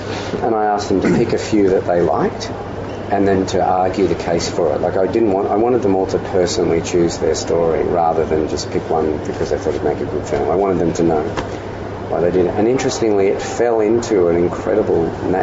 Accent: New South Wales, Australia; I grew up outside of Sydney in a mountain range, the Blue Mountains, and on my way to school every day there's a lagoon that I passed

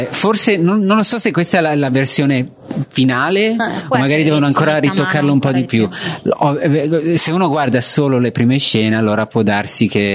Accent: Ireland; Io sono cresciuto in Irlanda, quindi non so.

